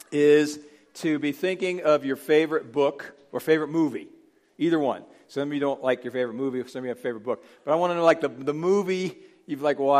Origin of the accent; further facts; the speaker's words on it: Reno, Nevada, United States; I was raised in Reno.